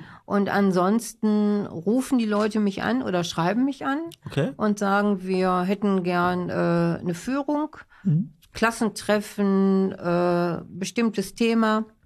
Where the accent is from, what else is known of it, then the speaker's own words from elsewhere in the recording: Bottrop, North Rhine-Westphalia, Germany; Ich bin in Bottrop geboren, bin hier aufgewachsen